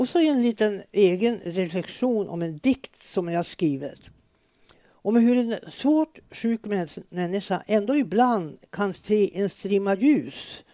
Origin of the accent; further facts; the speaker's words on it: Krokstaby, Västernorrland County, Sweden; born there; och är nu 93 år. Jag är född i Krokstaby i Själavads församling.